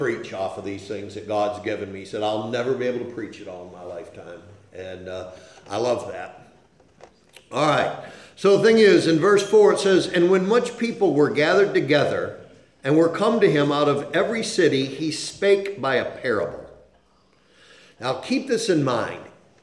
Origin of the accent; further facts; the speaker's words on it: Salamanca, New York, United States; born there; My father sired me somewhere in Little Valley, New York, and I was born in Salamaica